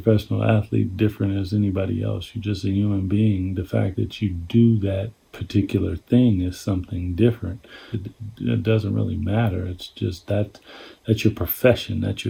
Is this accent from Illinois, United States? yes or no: no; Seattle, Washington, United States; growing up in Seattle, just being able to go outside, live outside, have so much fun.